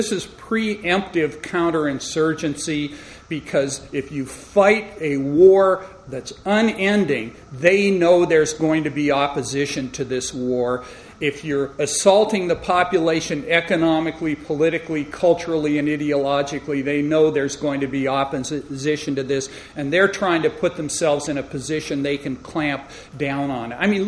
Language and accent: English; San Francisco, California, United States; I'm from San Francisco, and I took pride in the fact that our city opened the floodgates for gay marriage.